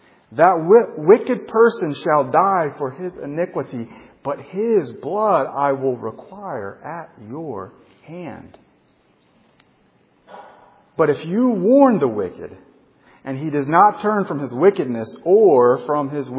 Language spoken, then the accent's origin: English; Gulf Shores, Alabama, United States; When this young man came to the beach, I'm from Gulf Shores, do you remember?